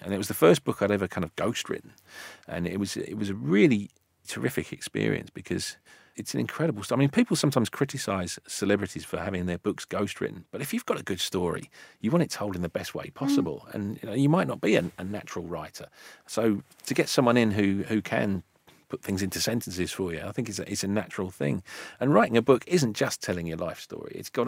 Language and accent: English; United Kingdom; We, as British people